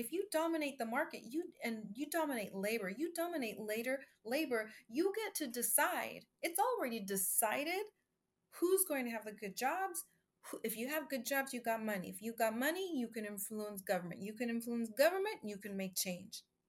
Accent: Oakland, California, United States; born there; I was born an activist because I was born in Oakland, California.

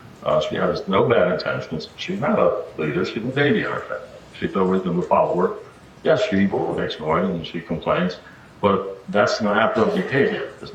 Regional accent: Bronx, New York, United States; I would have to say my background, I grew up in the Bronx, went to the public school system.

